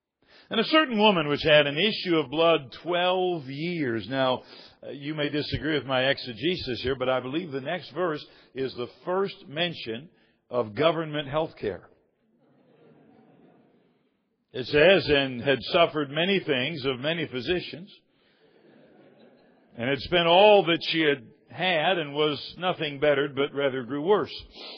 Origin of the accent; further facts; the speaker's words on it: Michigan, United States; also born or lived in South Carolina; I was born in South Carolina, but I was sentenced to the state of Michigan as a young man